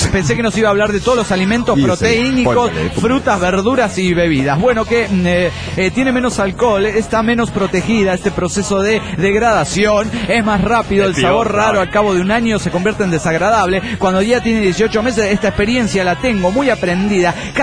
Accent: Rosario, Santa Fe, Argentina; soy el canalla de Rosario, Argentina.

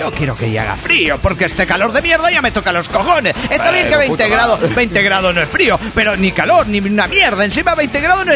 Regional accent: Celaya, Guanajuato, Mexico; de Celaya, Guanajuato.

